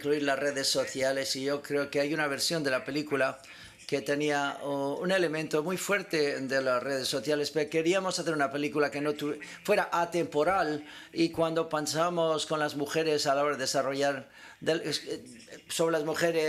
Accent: Hackney, London, United Kingdom; Yo soy de Hackney, de Londres, Islington

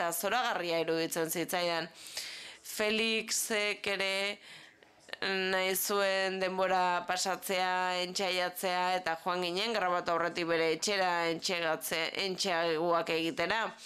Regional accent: Belgium; Basque is a second language; Ni Belgikakoa naiz

